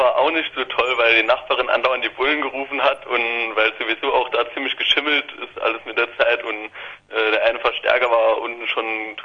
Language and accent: German; St. Ingbert, Saarland, Germany; Ja, St. Ingbert, das ist so kleines Städtchen im Saarland halt.